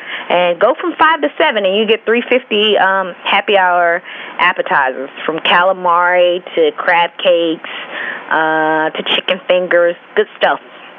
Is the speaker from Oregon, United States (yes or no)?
no; Athens, Georgia, United States; I'm in L.A., y'all, not Los Angeles, but Little Athens, a.k.a. my hometown, Athens, Georgia.